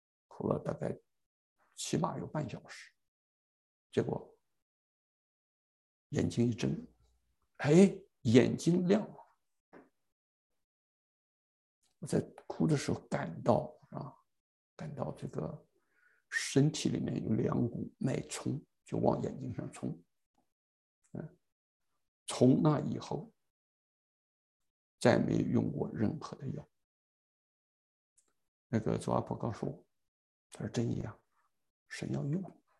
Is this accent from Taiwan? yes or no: no; Anhui, China; also born or lived in Shanghai; 那这个我老家在安徽啊，那个从安徽后来回到上海